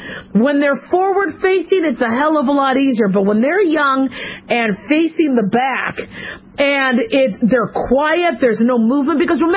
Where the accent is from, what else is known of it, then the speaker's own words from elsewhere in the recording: Arizona, United States; Listen, I grew up in Arizona.